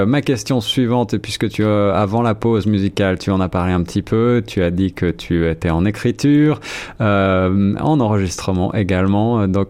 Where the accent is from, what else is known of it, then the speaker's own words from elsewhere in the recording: France; moved away; on vient tous les deux de France. On a finalement eu à traverser cet océan